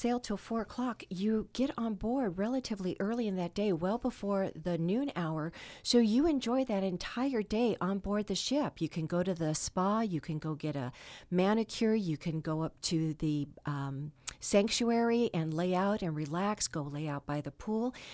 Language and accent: English; San Pedro, California, United States; I was born and raised in San Pedro